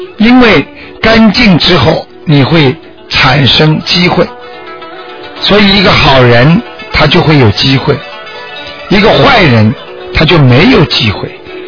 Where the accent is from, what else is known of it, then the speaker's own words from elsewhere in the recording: China; 实际上就是我们中国人的年三十